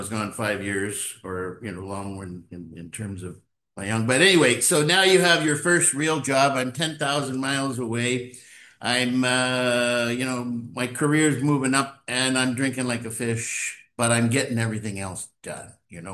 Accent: Toronto, Ontario, Canada; I'm an alcoholic. I'm from Toronto. I sort of grew up in Southern Ontario, basically a pretty normal family.

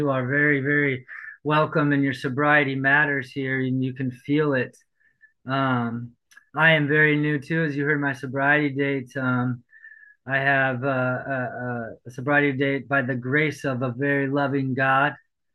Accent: Omaha, Nebraska, United States; And I am an alcoholic from Omaha, Nebraska.

